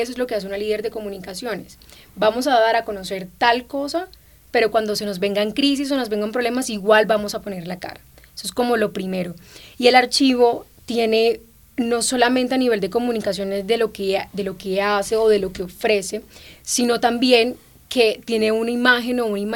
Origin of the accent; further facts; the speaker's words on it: Barranquilla, Atlántico, Colombia; Yo soy barranquillera, estudié en la Universidad del Norte, Comunicación Social y Periodismo.